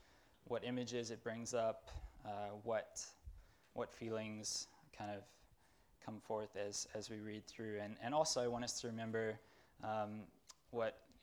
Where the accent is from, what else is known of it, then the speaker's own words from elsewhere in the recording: South Africa; also born or lived in United States; I grew up in South Africa and lived in the U.S. for a time and now lived here for 2 years.